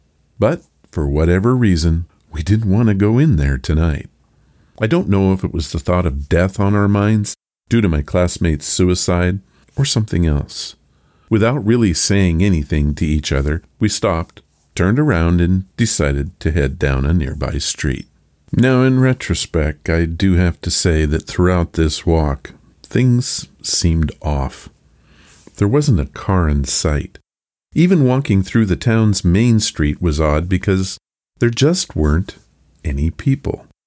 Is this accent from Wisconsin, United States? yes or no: yes; La Crosse, Wisconsin, United States; born or raised there